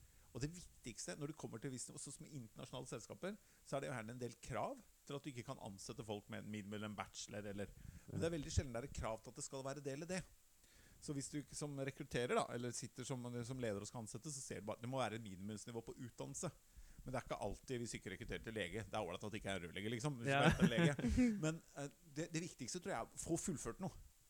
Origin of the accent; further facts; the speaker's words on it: Oslo, Norway; Ja, jeg er jo fra Oslo Øst.